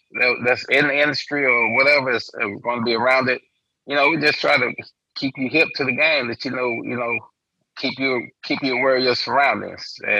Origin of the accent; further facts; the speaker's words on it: Fort Worth, Texas, United States; I'm from DFW. I'm from Fort Worth, but we was in Dallas, so they thinking that's my hometown.